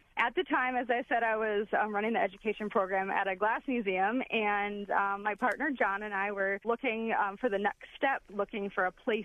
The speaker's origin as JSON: {"language": "English", "region": "Wisconsin", "country": "United States", "tie": "born or raised there", "said": "I really didn't want to leave my home state of Wisconsin"}